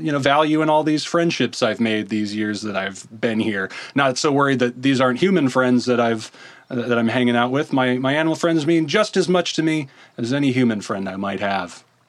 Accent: Virginia, United States; I'm originally from Virginia myself, but I was trying to make it to California when I got shipwrecked here by way of Hawaii.

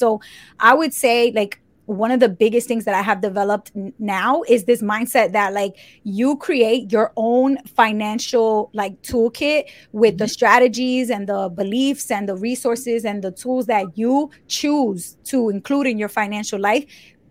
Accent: New York City, New York, United States; So my book is kind of a combination of stories of my upbringing and growing up in New York City

